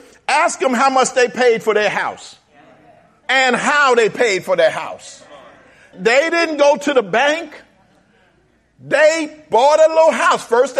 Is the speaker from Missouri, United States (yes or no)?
no; Philadelphia, Pennsylvania, United States; Back in 1989, I'm coming from Philly. We had a row home in the hood.